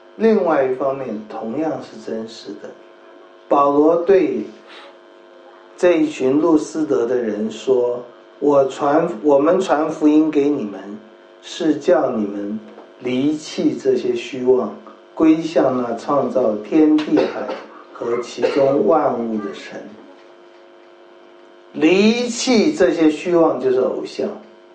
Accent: China; 培根这样说，我们中国人其实也很多人这样说，知识实在是力量。

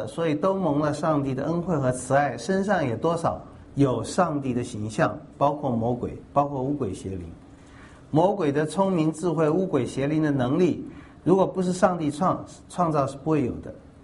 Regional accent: Taiwan; 我们台湾人起码以前也不太喜欢做公务员

